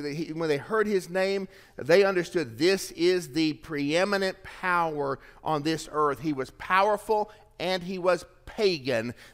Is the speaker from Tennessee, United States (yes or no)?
yes; East Ridge, Tennessee, United States; also born or lived in Chattanooga; now in Gainesville, United States; I'm not from Gainesville, but I live here. If somebody declared I had to go do a registration or a census, I would have to go back to Chattanooga, where I was born, at Erlanger Hospital, or in East Ridge, where I grew up.